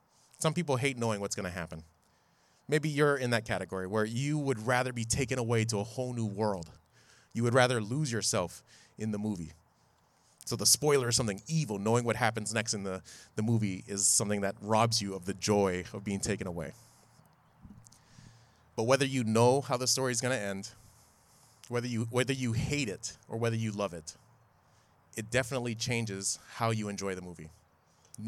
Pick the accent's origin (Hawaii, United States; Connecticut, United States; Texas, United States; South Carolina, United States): Hawaii, United States; Honolulu; I'm from Honolulu, and when we start off our sermons, we say aloha, and the congregation usually responds with aloha.